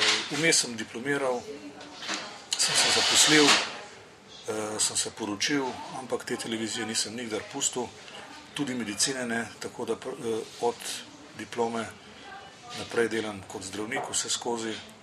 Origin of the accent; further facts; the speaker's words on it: Ljubljana, Central Slovenia, Slovenia; rodil sem se leta 1955 v Ljubljani, osnovno šolo sem naredil v Ljubljani, v samem središču mesta, v osnovni šoli Majde Vrhovnik.